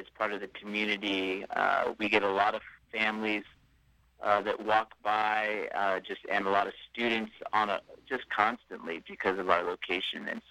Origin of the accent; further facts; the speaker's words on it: Livermore, California, United States; But I was raised in Livermore, and that's a pretty hot town.